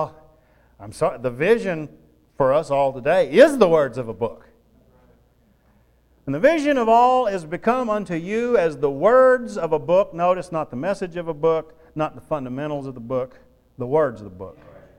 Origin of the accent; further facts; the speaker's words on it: the South, United States; look, I said, I grew up around the Church of Christ in the South, and so I know what the Church of Christ believes.